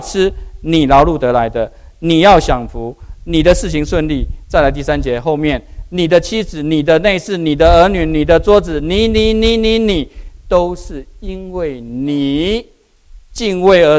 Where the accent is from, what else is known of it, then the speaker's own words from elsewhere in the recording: central Taiwan, Taiwan; 有一次我回台湾的中部，我的老家在一个海边的一个城镇。